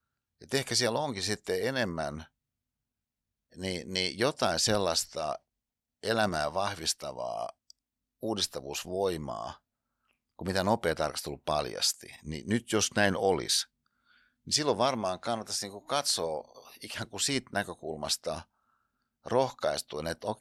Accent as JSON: {"language": "Finnish", "town": "Hyvinkää", "region": "Uusimaa", "country": "Finland", "said": "niin kuin itse olen kotoisin Hyvinkäältä"}